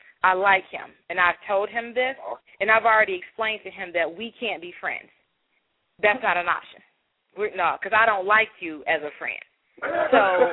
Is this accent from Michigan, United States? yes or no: yes; Detroit, Michigan, United States; He knew I was from Detroit based on something I had on.